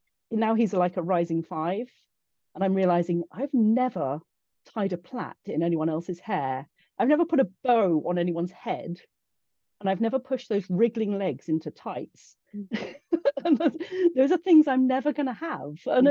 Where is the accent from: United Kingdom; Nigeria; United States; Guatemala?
United Kingdom; England; I'm a little paranoid about being too English.